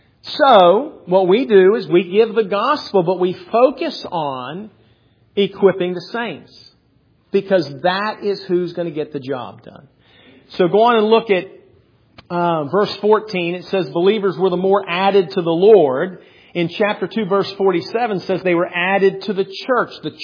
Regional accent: Pennsylvania, United States; also born or lived in Maryland / Huntsville, Alabama; I was raised in Pennsylvania, Maryland. My dad was military, traveled around. I was born in Huntsville, Alabama, but somehow I did not get. I am still the Yankee, according to everybody in Alabama.

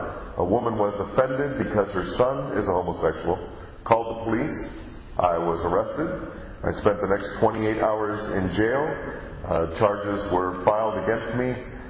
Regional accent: Santa Clarita, California, United States; Well, I come from Southern California, a city called Santa Clarita, just north of Los Angeles, California, about 6,000 miles away.

